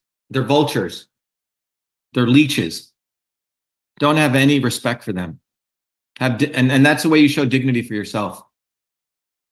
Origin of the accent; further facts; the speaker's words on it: India; first language Tamil; English is a second language; Here's Tamil, which is my mother tongue from India, one of the oldest, probably the oldest language on the planet.